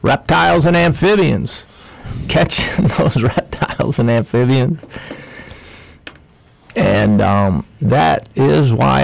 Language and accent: English; Vernon Center, New York, United States; I grew up in the Mohawk River Valley, Mohawk River Valley, upstate New York, very rural area, small town of a few hundred people, Vernon Center.